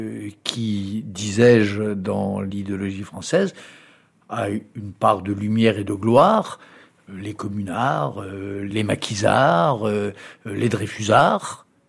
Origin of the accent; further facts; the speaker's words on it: France; je suis français jusqu'au bout des doigts